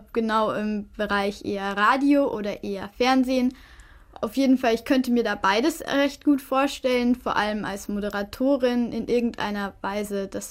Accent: Lappersdorf, Bavaria, Germany; ich komme aus Lappersdorf. Das ist in der Nähe von Regensburg, einer Stadt in Bayern.

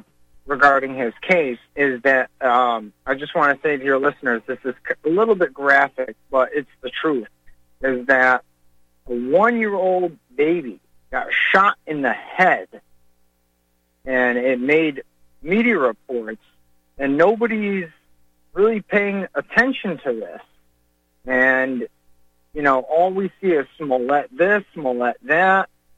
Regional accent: Chicago, Illinois, United States; I'm from Chicago, and I've been noticing a lot of this separation of all these facts coming out

